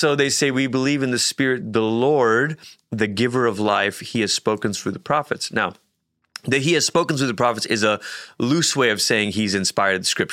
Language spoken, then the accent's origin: English; Malaysia; I know this from growing up in Malaysia.